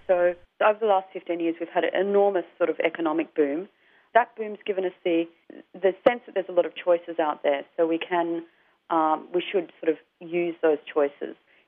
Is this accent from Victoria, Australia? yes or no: yes; Melbourne, Victoria, Australia; Melbourne's my hometown, but Sydney's another favourite city as well.